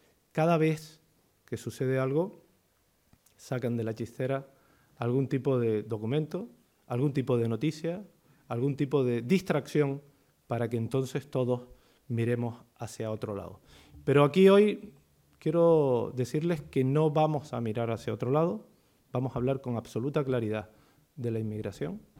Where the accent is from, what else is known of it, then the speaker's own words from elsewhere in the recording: Tenerife, Canary Islands, Spain; algunos pensarán que es porque estamos en Tenerife o porque soy de Tenerife